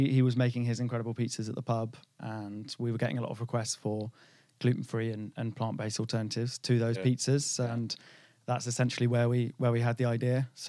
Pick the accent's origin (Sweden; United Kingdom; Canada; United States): United Kingdom; Oxford, South East England; also born or lived in Bristol; I grew up in Oxford, so I moved back from Bristol to Oxford, yeah, after I graduated.